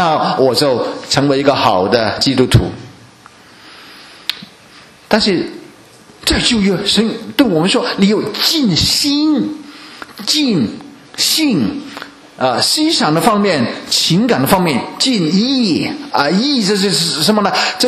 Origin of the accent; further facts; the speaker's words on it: Guangdong, China; 这是老婆了，我们广东人叫的黄面婆。